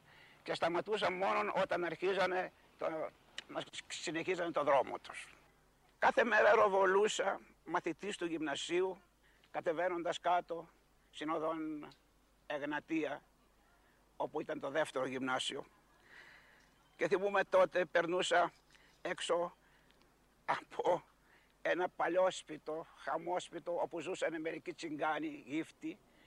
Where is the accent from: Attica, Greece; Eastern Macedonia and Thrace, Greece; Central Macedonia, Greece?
Central Macedonia, Greece; Thessaloniki; also born or lived in Gevgelija; 75 ετών από αυτή την πόλη. Πρωτοήρθα στη Θεσσαλονίκη παιδάκι 5 ετών, όταν η μητέρα μου και ο πατέρας μου με φέρνανε από την πατρίδα μου τη Γευγελή, όπου έχω γεννηθεί